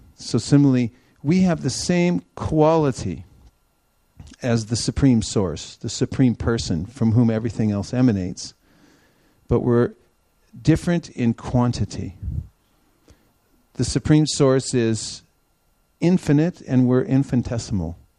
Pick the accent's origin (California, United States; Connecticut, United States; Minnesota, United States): California, United States; born there; For instance, I was born in California. So someone says, who are you? Say, oh, I'm a Californian.